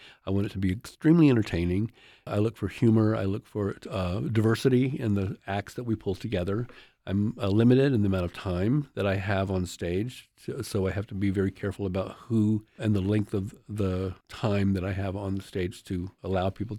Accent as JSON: {"language": "English", "region": "New York", "country": "United States", "said": "well, they call it downtown, but being a New Yorker, it's uptown, okay?"}